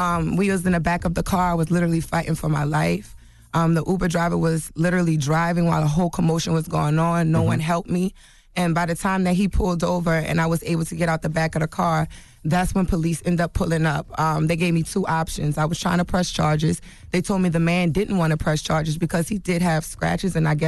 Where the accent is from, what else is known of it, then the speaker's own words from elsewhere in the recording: New Orleans, Louisiana, United States; I'm from New Orleans, been here 10 years. I don't have family here.